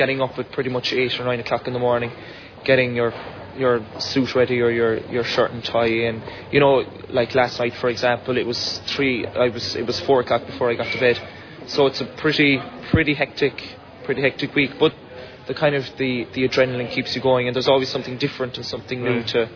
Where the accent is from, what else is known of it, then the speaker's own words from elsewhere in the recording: Fermoy, Munster, Ireland; I'm from Fermoy in County Cork. Well, Glanmurt. It's a small village outside Fermoy.